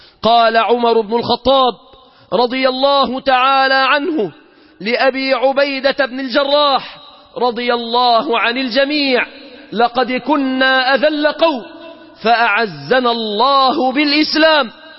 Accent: Egypt

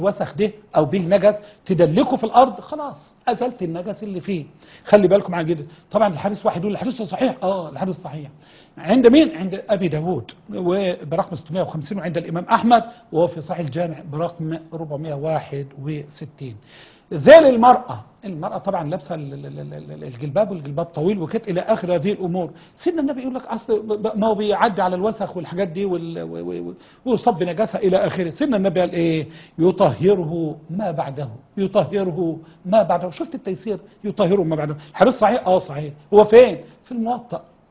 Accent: Egypt; احنا عندنا في مصر

